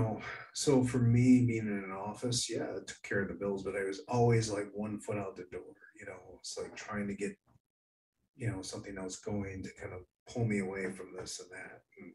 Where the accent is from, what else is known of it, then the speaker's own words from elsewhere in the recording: Wisconsin, United States; I grew up in Wisconsin, lived there for about 32 years, minus 9 months. I lived out in Southern California when I was 18, you know, with my aunt and uncle for a little bit.